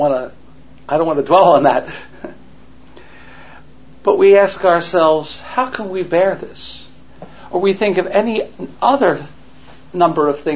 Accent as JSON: {"language": "English", "town": "Philadelphia", "region": "Pennsylvania", "country": "United States", "tie": "born or raised there", "said": "when I was growing up in Philadelphia, this was one of my mother-in-law's favorite sayings."}